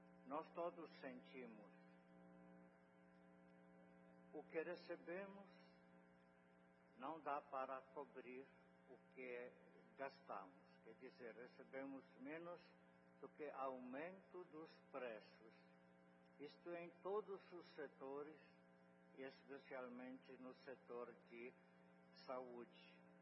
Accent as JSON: {"language": "Portuguese", "town": "Anápolis", "region": "Goiás", "country": "Brazil", "said": "De onde você é? De Anápolis. Eu sou do centro."}